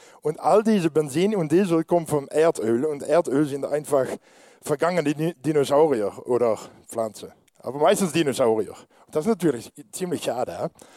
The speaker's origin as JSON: {"language": "German", "country": "Netherlands", "said": "Mir ist Deutschlandspiel egal, ich bin Niederländer."}